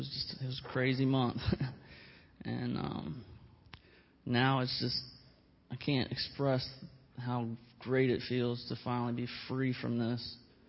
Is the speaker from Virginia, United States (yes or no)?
yes; Gloucester, Virginia, United States; I'm from Gloucester, Virginia, and I'm 26, and married with two kids.